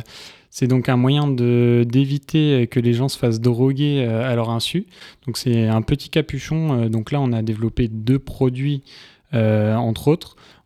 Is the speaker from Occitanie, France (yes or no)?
no; Amiens, Hauts-de-France, France; Alors, parce que je suis amiénois de pure souche. Je suis né à Amiens